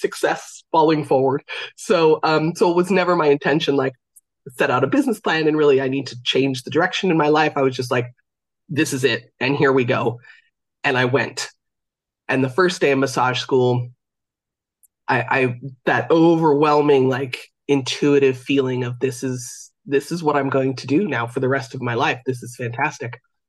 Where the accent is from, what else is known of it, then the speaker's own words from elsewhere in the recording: California, United States; now in Ireland; I'm based in Ireland. I grew up in California, and I cannot wait for this event.